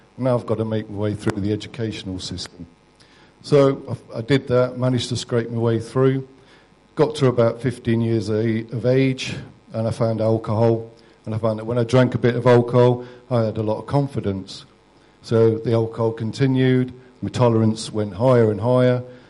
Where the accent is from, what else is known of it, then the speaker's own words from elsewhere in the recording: Nottingham, East Midlands, United Kingdom; born there; I was born in Nottingham in City Hospital.